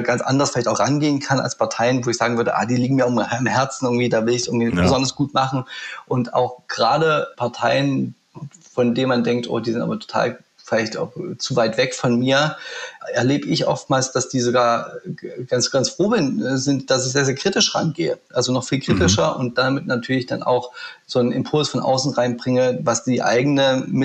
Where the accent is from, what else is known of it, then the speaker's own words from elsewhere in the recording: Leipzig, Saxony, Germany; also born or lived in Halle; ich bin 1979 in Halle geboren, dann aber nach 2-3 Wochen in die Wohnung, die meine Eltern schon in Leipzig, in Grünau hatten, einer klassischen Trabantenstadt, dann groß geworden, Kita-Zeit dort erlebt, also Sachsen, heutiges Sachsen.